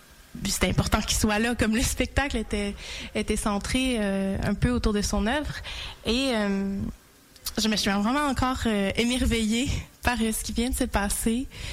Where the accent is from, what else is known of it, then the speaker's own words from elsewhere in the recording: Quebec City, Quebec, Canada; J'ai grandi à Québec